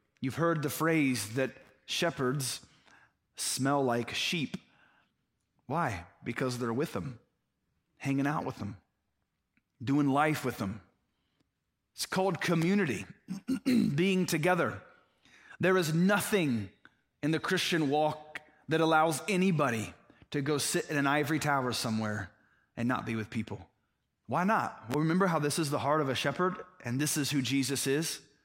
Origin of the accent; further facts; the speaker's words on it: Indiana, United States; I was from Indiana, totally corn-fed.